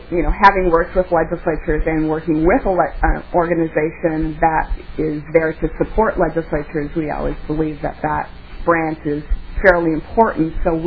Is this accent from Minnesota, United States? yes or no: yes; Grand Rapids, Minnesota, United States; So I grew up in Minnesota. I'm from Minnesota, Grand Rapids originally.